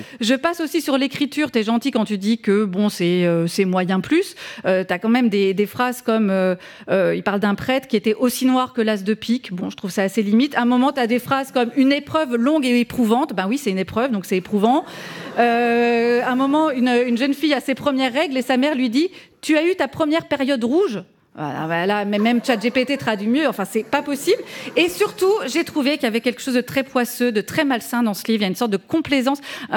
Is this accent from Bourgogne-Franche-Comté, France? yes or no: yes; Auxerre, Bourgogne-Franche-Comté, France; j'ai grandi à Auxerre